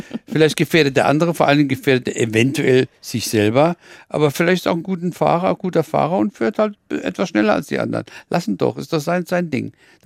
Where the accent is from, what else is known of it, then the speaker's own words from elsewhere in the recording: Mannheim, Baden-Württemberg, Germany; accent: Mannheim dialect; Ich bin ja in Mannheim aufgewachsen. Da war ich ein Jahr alt. Ich kann also mehr ein bisschen das Mannheimerisch authentischer Babler als das Hessisch.